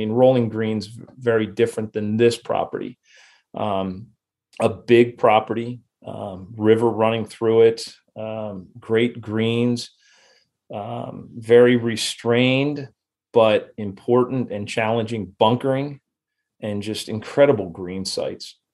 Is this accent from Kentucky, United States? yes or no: no; Pennsylvania, United States; I grew up in Lancaster County. So 20 minutes from the club, growing up on and playing most of the public courses in the area.